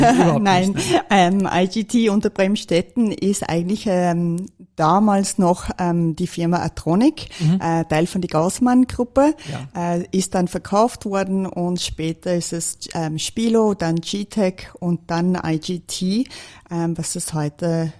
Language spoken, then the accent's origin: German; Johannesburg, Gauteng, South Africa; born or raised there; moved away as an adult; now in Austria